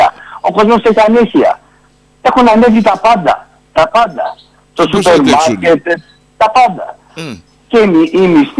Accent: Kefalonia, Ionian Islands, Greece; γιατί και εγώ καταναλωτής είμαι Κεφαλονίτης.

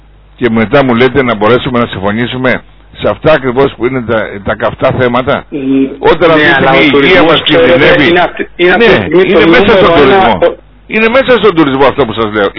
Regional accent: Kefalonia, Ionian Islands, Greece; δεν τα διαβάζουν αυτοί οι άνθρωποι που θέλουν να έρθουν στην Κεφαλονιά. Επειδή τους υποδεχτήκαμε με μουσική και δώσαμε και μάντολα που είναι το τοπικό μας προϊόν.

